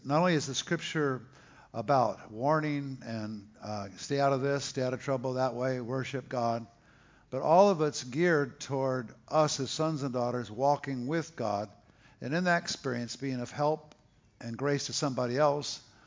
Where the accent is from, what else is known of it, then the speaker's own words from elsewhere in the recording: Texas, United States; So I'm from Texas, originally our family, but man, I realize why I'm not there in the summer as much as I would like to.